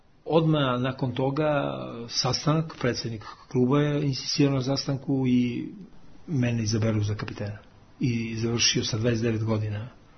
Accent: Serbia; mi smo Srbi

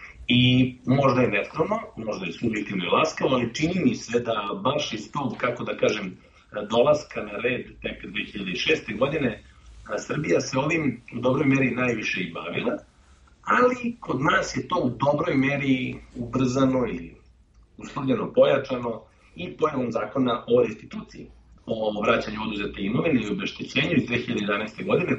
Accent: Sarajevo, Federation of Bosnia and Herzegovina, Bosnia & Herzegovina; moved away; Znači ja sam rođen iz Sarajeva, 1992. godine sam, nažalost, opet u nekim specifičnim istorijskim trenucima morao da pobegnem iz svog rodnog grada

